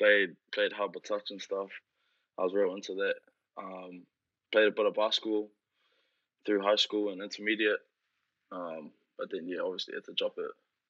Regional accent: Auckland, New Zealand; born and bred in Auckland, born in North Shore Hospital, so I was mostly brought up in the shore, but through kindy, I stayed over the bridge in the Auckland side, sort of like the Mount Wellington area.

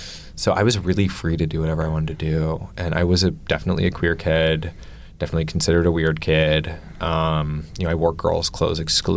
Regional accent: Atlanta, Georgia, United States; I grew up in Atlanta.

